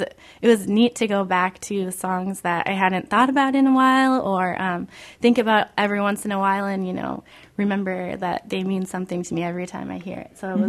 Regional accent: Milwaukee, Wisconsin, United States; just outside of Green Bay, Wisconsin, which is where I was born in Milwaukee. So that's where I grew up when I was really tiny.

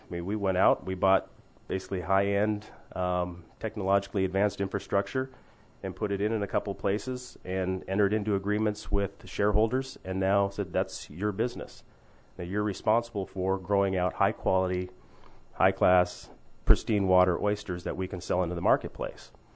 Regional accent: Hoonah, Alaska, United States; I grew up in Hoonah, so my entire childhood there.

